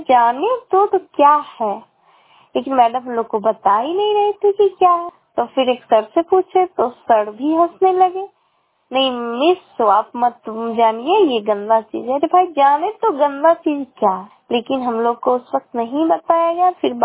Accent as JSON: {"language": "Hindi", "town": "Samastipur", "region": "Bihar", "country": "India", "said": "मैं समस्तीपुर से हूँ"}